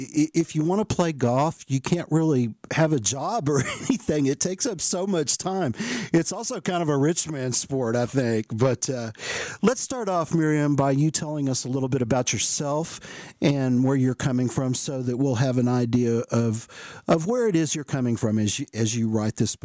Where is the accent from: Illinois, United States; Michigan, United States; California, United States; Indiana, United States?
California, United States; born there; I was born there. On the Air Force Base